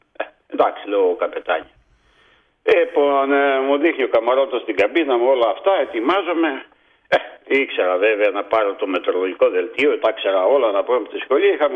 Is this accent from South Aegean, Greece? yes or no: no; Zakros, Crete, Greece; Από τη Σιτία. Από ποιο χωριό? Από τη Ζάκρο.